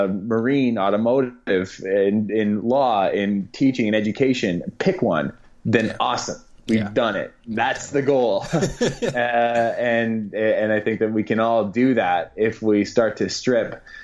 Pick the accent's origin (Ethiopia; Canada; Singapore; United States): Canada; You know, Gretzky, as a Canadian, that was kind of cool.